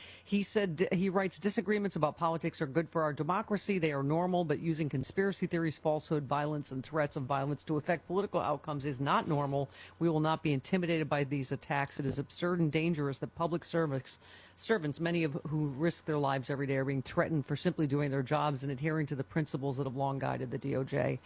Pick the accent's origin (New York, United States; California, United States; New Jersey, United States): New York, United States; Buffalo; my hometown, Buffalo, that was that shooter at the top supermarket was a believer in the great replacement theory.